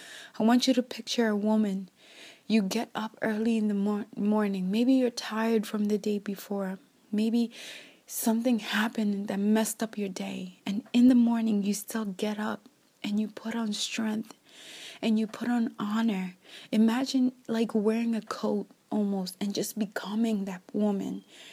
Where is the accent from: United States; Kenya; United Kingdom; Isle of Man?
Kenya; born there; you guys know that I was born in Kenya in Africa, and, you know, not necessarily where I grew up